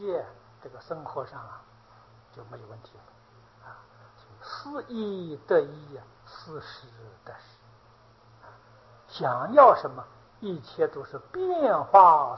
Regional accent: China; 我们中国人常说无债一身轻啊，美国人是个负债的社会

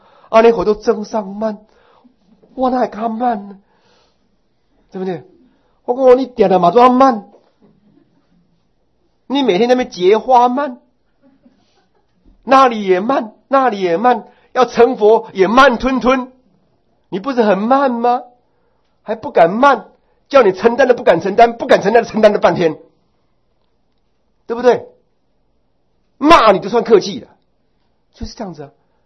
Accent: Taiwan; 我们台湾人，你们知道这个意思哈？

